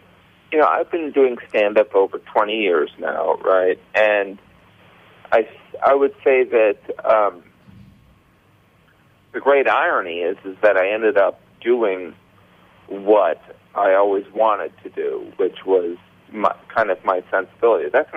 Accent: Indiana, United States; moved away as an adult; growing up in Indiana, there's a lot of people that have my kind of point of view on that. You know, I was shocked when I moved to New York to work in advertising how often people would curse.

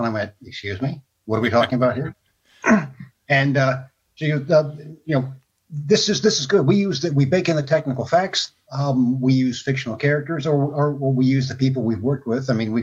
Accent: Austin, Texas, United States; born there; also born or lived in Germany; So I was born in Austin. We spent time in several different countries. And the last 3 years before we moved back to the States, we were in a place in Germany that had no TV.

